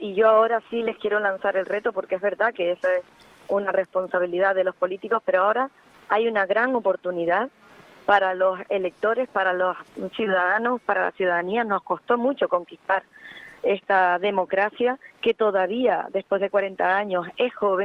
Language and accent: Spanish; Canary Islands, Spain; yo me siento profundamente canaria